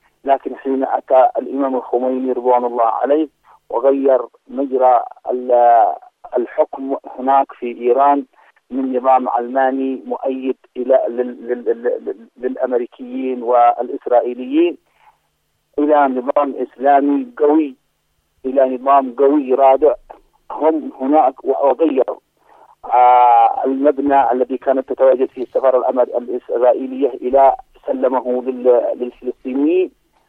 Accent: Yemen; وأما من ناحية الأدوات التي هي موجودة الآن عندنا في اليمن

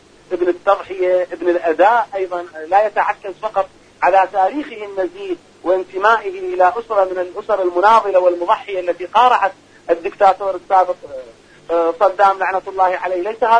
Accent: Iraq; اليوم المواطن العراقي، صدقني أنا أقول لك من العراق

